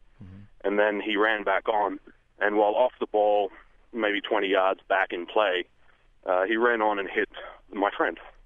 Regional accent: Australia; I'm a rugby player. I grew up in Australia.

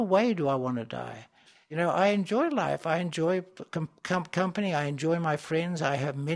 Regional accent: South Africa; also born or lived in London, United Kingdom; I was born in London, grew up in South Africa.

